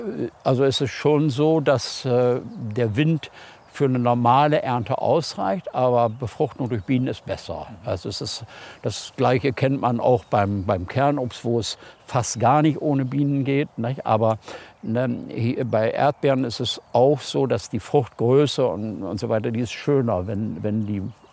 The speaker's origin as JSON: {"language": "German", "town": "Bassum", "region": "Lower Saxony", "country": "Germany", "tie": "born or raised there", "said": "Also ich bin hier in Bassum-Dürren geboren und bin hier mein Leben lang gewesen, bis auf die Zeit, wo ich eine Lehre gemacht habe, aber sonst eigentlich ununterbrochen."}